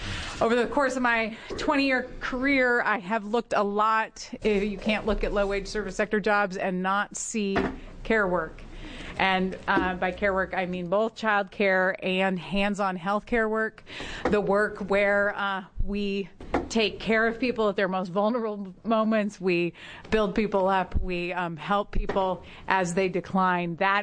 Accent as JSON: {"language": "English", "region": "Wisconsin", "country": "United States", "said": "I am from Wisconsin, but in fact my family lives in Oregon, so I'm getting to visit them in McMinnville"}